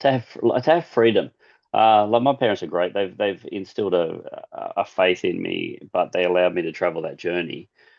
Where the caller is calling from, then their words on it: Upper Coomera, Queensland, Australia; I'm calling in from Upper Coomera on the northern Gold Coast up in Queensland.